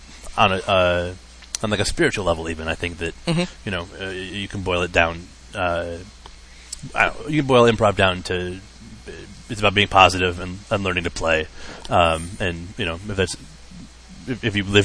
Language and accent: English; Detroit, Michigan, United States; it was always just us talking about growing up in Metro Detroit